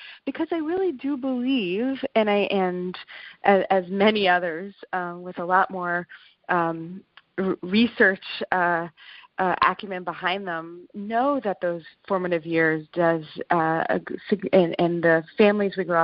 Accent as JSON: {"language": "English", "region": "New York", "country": "United States", "tie": "born or raised there", "said": "And for me, I grew up in New York, and I came from a family where it was such a blessing."}